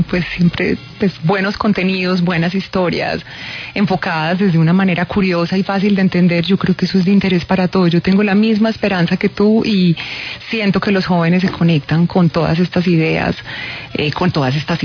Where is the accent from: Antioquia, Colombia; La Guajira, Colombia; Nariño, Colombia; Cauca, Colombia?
Antioquia, Colombia; Medellín; now in Bogotá, Colombia; De Medellín, yo viviendo en Bogotá en dos etapas, en la primera 19 años, en la segunda casi 3.